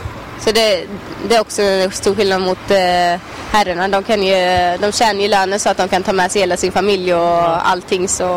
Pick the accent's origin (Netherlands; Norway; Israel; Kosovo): Kosovo; now in Sweden; jag vet ju att jag är från Kosovo.